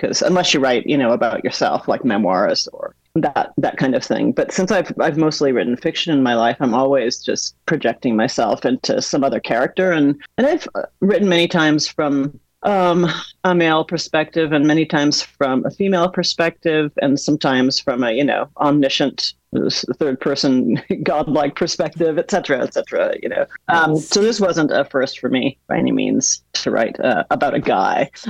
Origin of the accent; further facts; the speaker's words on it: Canada; moved away as an adult; also born or lived in Boston, United States; now in United States; I grew up in Canada, though I was born in Boston, and I went to college down in the States, and I have been here basically ever since then.